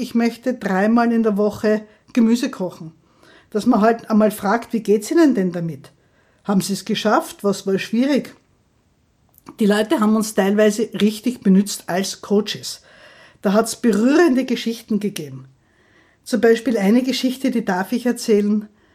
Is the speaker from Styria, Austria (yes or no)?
yes; Graz, Styria, Austria; ich komme aus der Steiermark, aus Graz